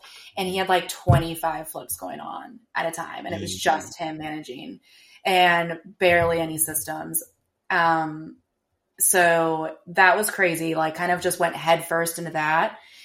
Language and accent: English; Washington, United States; also born or lived in Los Angeles; I grew up here in Western Washington, outside Seattle, and then moved down to LA for college.